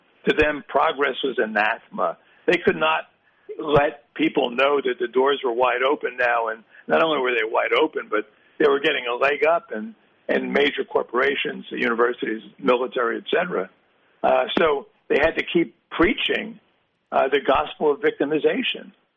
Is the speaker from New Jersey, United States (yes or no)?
yes; Newark, New Jersey, United States; growing up in the 60s, we thought of ourselves by our ethnicity. I'm Irish. You know, our neighbor was Irish, mostly Irish, Italian. There's a lot of Jews in Newark.